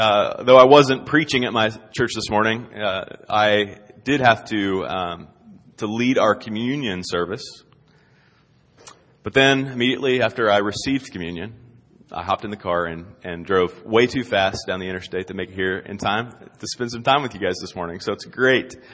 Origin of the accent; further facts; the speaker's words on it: West Virginia, United States; I grew up in West Virginia, grew up in the middle of nowhere in Calhoun County, West Virginia.